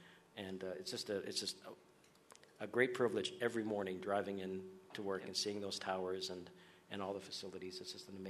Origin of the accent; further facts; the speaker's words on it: Canada; my earliest memories, my connection to the Space Coast, and being a Canadian that escaped the winters in January with my family every winter and came down here to thaw out for a little bit.